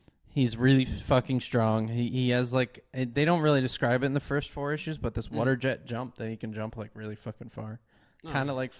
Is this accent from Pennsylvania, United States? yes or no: yes; Philadelphia, Pennsylvania, United States; What town? Philadelphia.